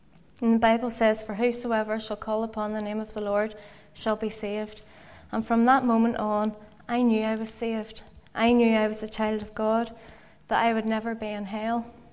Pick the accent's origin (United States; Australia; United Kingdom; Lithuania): United Kingdom; Ballymena, Northern Ireland; I was born and brought up in Ballymena. I was the oldest of four children.